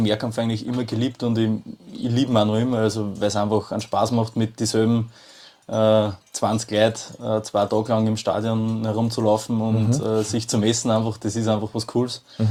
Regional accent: Amstetten, Lower Austria, Austria; Genau, wo ich aufgewachsen bin und wir haben eigentlich hauptsächlich in Amstetten trainiert

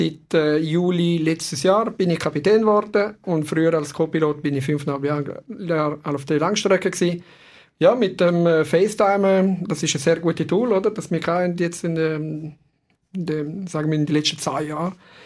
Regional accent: Ticino, Switzerland; Und vielleicht gehört ja vom Dialekt. Ich bin nicht gebürtiger Deutschschweizer, sondern Ticino. Genau. Und wohne jetzt da seit 10 Jahren in der Deutschschweiz

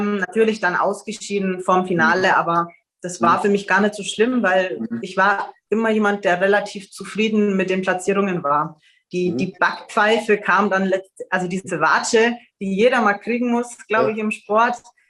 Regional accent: Bavaria, Germany; also born or lived in Schweinfurt / Landshut / Augsburg; ich ja wirklich eine ursprüngliche Bayerin bin, also auch schon immer, und mich auch in Bayern befinde. Also ich komme aus Augsburg aktuell, habe damals angefangen, als ich noch in Schweinfurt gewohnt habe, also in Franken, war dann zwischendrin 3 Jahre in Landshut, also in Niederbayern

